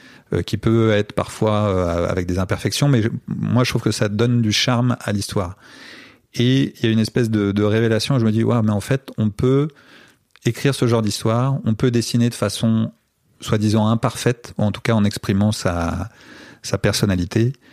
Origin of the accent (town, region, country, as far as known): France